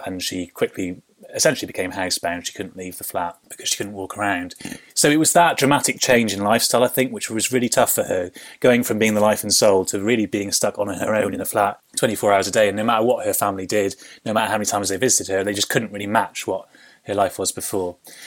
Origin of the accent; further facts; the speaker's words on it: Wales, United Kingdom; We were a really close family growing up in Wales and we saw them every week.